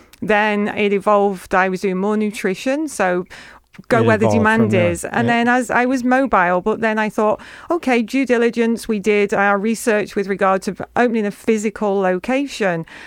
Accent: Stoke-on-Trent, West Midlands, United Kingdom; moved away; from a county called Staffordshire. The city or town was Stoke-on-Trent.

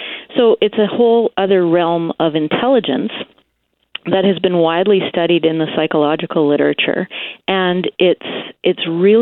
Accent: Uranium City, Saskatchewan, Canada; I'm in Saskatoon. I'm from Saskatchewan, from Uranium City

